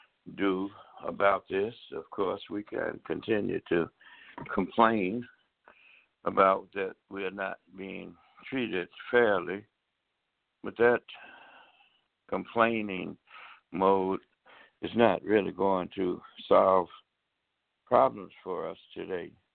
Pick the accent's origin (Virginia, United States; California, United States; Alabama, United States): Alabama, United States; Tuskegee; I remember as a young person when my hometown, which had a lot of educated people because we had the Tuskegee Institute College there